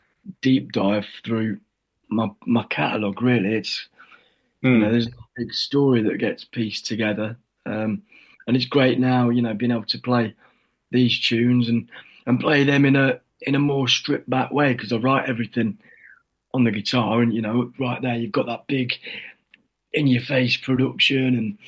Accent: Little Eaton, East Midlands, United Kingdom; I'm from Little Eaton

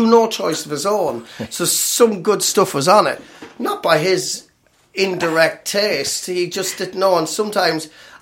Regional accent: Killy, Leinster, Ireland; also born or lived in Birmingham; I grew up in County Offaly, a place called Killy outside Tullamore, 5 miles outside. But my parents lived in Birmingham. They're both from Tullamore, by the way.

